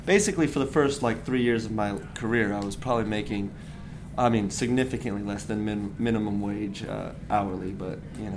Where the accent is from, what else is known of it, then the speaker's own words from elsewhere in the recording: Anderson, Indiana, United States; born there; I was born in Anderson, Indiana.